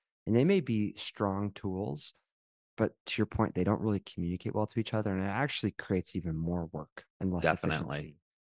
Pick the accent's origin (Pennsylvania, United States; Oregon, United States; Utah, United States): Utah, United States; now in Florida, United States; Well, I came from Utah. It's not too dissimilar.